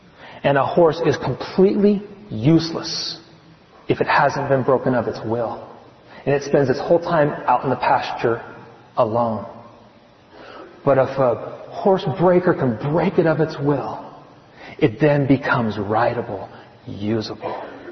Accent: California, United States; I grew up in Southern California, Northern California. I was a California kid.

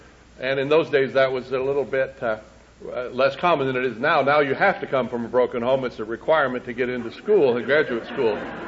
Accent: Idaho, United States; It seems like yesterday when I was a kid growing up in Idaho, just like it was yesterday.

